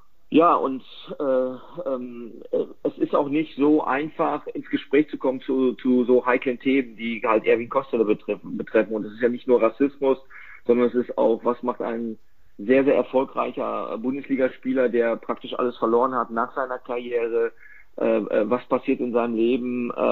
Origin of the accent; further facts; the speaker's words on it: North Rhine-Westphalia, Germany; born there; Ich bin ja ein gebürtiger Westfale und der Westfale wächst ja mit dem Wort Schwatter auf.